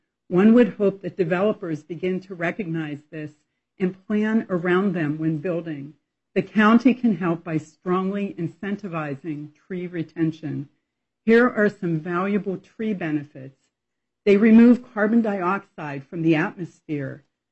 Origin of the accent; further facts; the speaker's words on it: Indianola, United States; from Indianola.